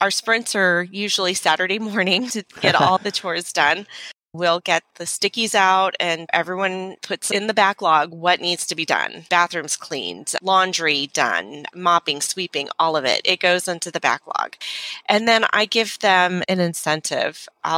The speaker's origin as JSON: {"language": "English", "region": "California", "country": "United States", "lives_now": "Orlando, United States", "said": "I am originally from California, and I now live in Orlando."}